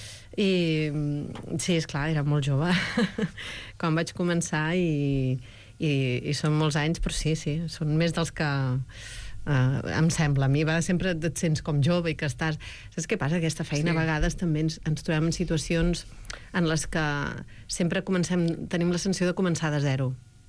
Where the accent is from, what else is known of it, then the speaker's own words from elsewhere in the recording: Arenys, Catalonia, Spain; also born or lived in Arbúcies; he nascut a Arbúcies, jo sóc arbucienca, però m'he criat a Arenys, que estimo i adoro, i és com ser una mica dels dos llocs, però sóc arbucienca, sí.